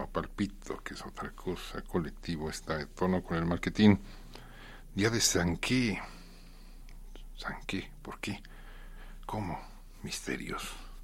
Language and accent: Spanish; Guadalajara, Jalisco, Mexico; Tapatío, confeso. Tapatío sorprendido